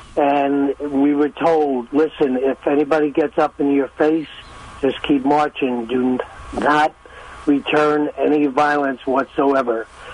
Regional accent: Hoboken, New Jersey, United States; You know I'm from New York

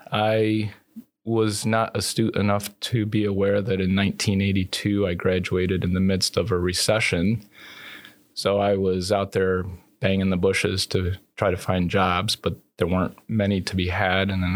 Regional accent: New York, United States; I grew up in Central New York

